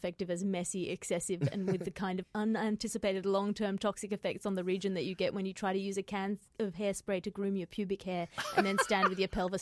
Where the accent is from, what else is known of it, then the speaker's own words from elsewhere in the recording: Sydney, New South Wales, Australia; born there; now in Melbourne, Australia; I was born in Sydney and I have moved here.